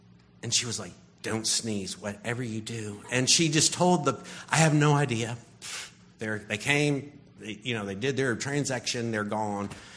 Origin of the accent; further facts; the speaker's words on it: Tennessee, United States; And I told them that I came from East Tennessee